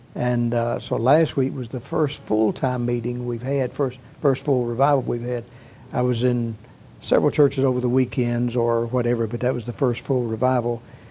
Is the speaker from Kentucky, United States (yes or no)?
no; Atlanta, Georgia, United States; When I was growing up, born and raised in Atlanta, we moved 16 times in the 19 years I lived at home.